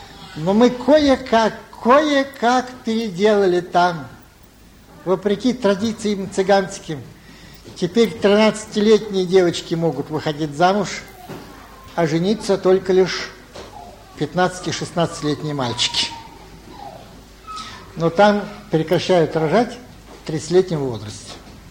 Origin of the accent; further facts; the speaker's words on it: Moldova; Мы из Молдавии трудились на Курилах, вот сейчас на Сахалине.